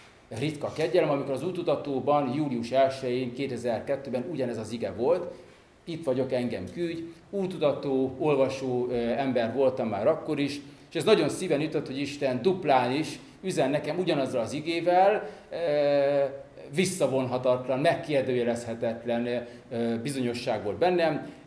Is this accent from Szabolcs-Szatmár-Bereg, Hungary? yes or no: yes; Nyíregyháza, Szabolcs-Szatmár-Bereg, Hungary; 1979-ben születtem, itt Nyíregyházán, hagyjelmeges családnak a harmadik gyermekeként, szüleim hívő, templomba járó emberek. Az egyházban nőttem fel, főleg itt Nyíregyházán